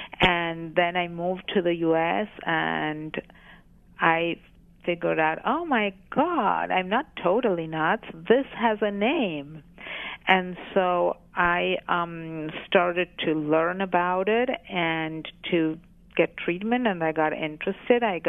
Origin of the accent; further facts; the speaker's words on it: Argentina; As I said, I grew up in Argentina